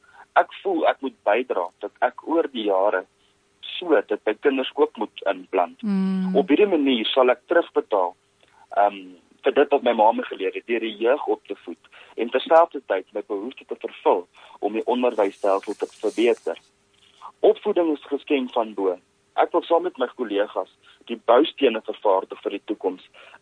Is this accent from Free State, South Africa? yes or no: no; Gauteng, South Africa; Ek is oorspronklik van die Wesrand af. Ek het in 2016 by Hoërskool Rivierkant gematrikuleer.